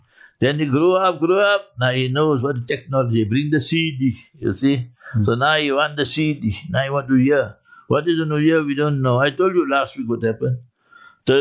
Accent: South Africa; I'm a guest from South Africa, and we got this problem there in South Africa.

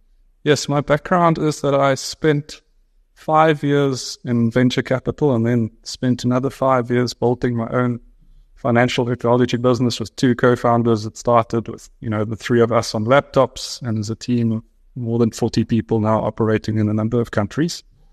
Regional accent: Free State, South Africa; also born or lived in Cape Town; I was born in the Free State, born and bred in the dirt.

